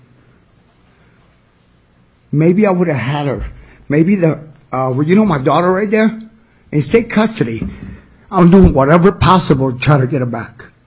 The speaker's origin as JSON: {"language": "English", "town": "Philadelphia", "region": "Pennsylvania", "country": "United States", "tie": "born or raised there", "also_born_or_lived": "Puerto Rico", "said": "I grew up in Philadelphia in a tough place. I'm Puerto Rican. I'm from Puerto Rico."}